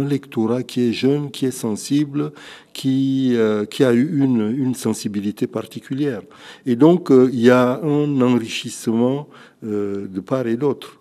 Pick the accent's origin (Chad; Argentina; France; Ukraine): Chad; je n'ai pas cette chance-là dans mon pays d'origine, le Tchad